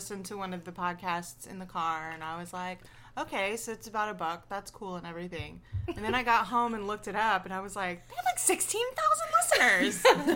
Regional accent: Atlanta, Georgia, United States; I'm from Atlanta. It's the streets.

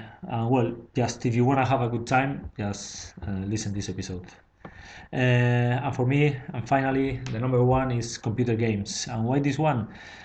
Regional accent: Spain; English is a second language; moved away as an adult; now in London, United Kingdom; I'm from Spain, but living in London now.

